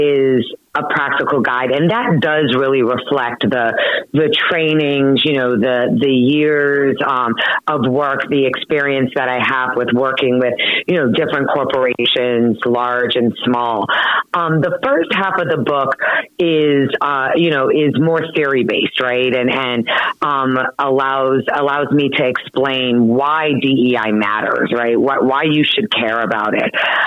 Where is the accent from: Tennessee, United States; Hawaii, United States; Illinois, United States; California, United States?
Hawaii, United States; Honolulu; now in Boston, United States; No, but I'm originally from Honolulu, Hawaii, which I think does help me do this work in a way, you know, being from the last state in the union, the most diverse state.